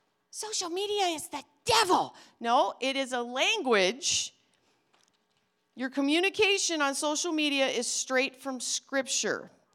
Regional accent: Wisconsin, United States; We moved back up to Wisconsin, love my home state, where they used to say when I was little, on Lambeau Field, where God is a local call.

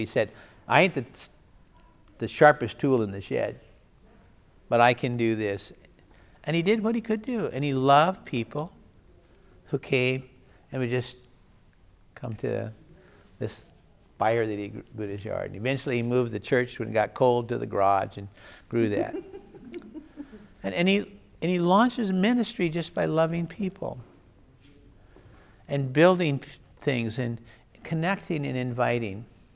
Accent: Nebraska, United States; If they want to talk about football, I'm from Nebraska. We used to like to talk about football.

